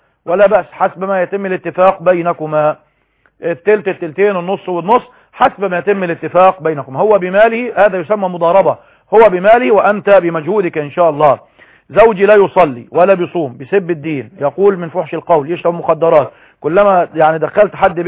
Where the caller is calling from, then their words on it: Palestine; من فلسطين